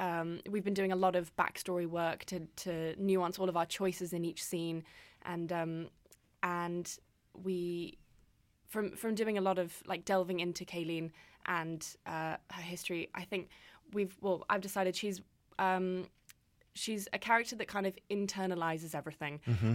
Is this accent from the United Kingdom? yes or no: yes; England, United Kingdom; I'm from England.